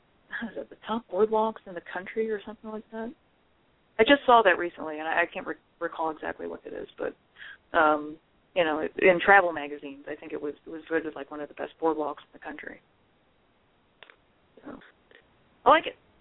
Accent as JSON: {"language": "English", "town": "Baltimore", "region": "Maryland", "country": "United States", "tie": "born or raised there", "said": "I grew up in the Baltimore area, and my family spent a lot of time in Wildwood, New Jersey."}